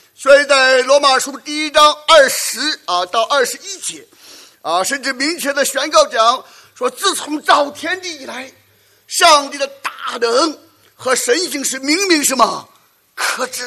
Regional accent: China; 所以按照我们中国人传统的说法，就是举头三尺有什么有神明的

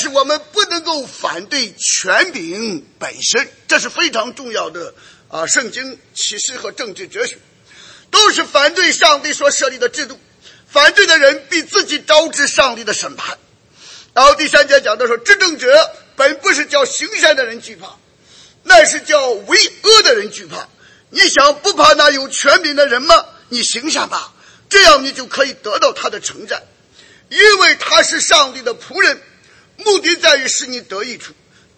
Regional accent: United States; 我们虽然身为美国人、美国公民啊，我们有游行示威的权利啊

